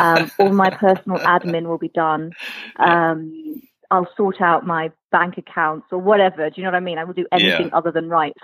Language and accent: English; Makenhampton, South West England, United Kingdom; moved away as an adult; now in London, United Kingdom; called Makenhampton, which is outside of Cirencester. And yeah, so I grew up in Gloucestershire and then moved to London when I was 21.